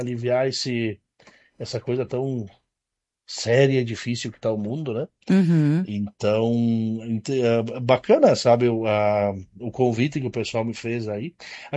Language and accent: Portuguese; Bento Gonçalves, Rio Grande do Sul, Brazil; Eu sou cria da indústria também, sou aqui de Bento, me criei dentro do chão de fábrica